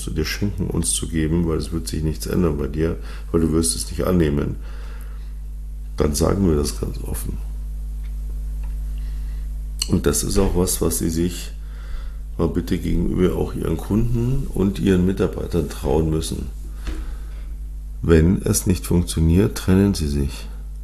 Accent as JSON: {"language": "German", "town": "Munich", "region": "Bavaria", "country": "Germany", "tie": "born there", "said": "Und ich bin gebürtiger Münchner"}